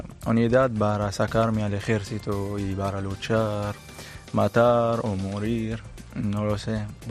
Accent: Syria; now in Spain; como todo el mundo sabe, en mi país hay guerra

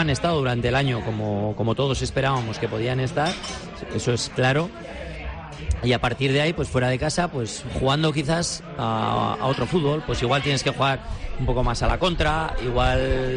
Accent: Bilbao, Basque Country, Spain; pues somos de Bilbao, ¿no?

